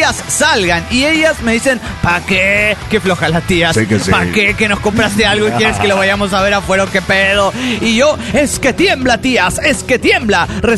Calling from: Phoenix, Arizona, United States; de Phoenix, Arizona.

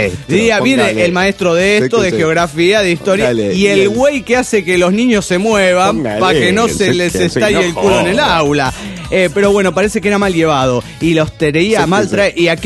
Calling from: Guadalajara, Jalisco, Mexico; de Guadalajara, Jalisco, México.

